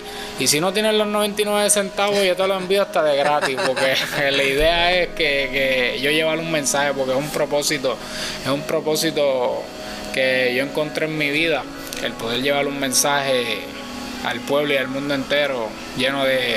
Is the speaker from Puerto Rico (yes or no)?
yes; Villalba, Puerto Rico; Llegué a mi pueblo Villalba con el proyecto y con las ansias de poder terminarlo